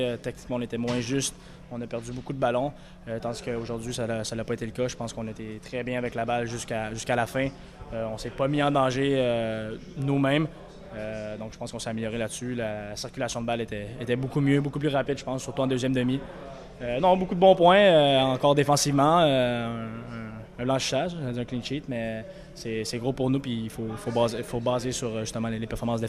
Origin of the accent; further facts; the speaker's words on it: Canada; Je pense pas que le fait que je suis Canadien est plus important.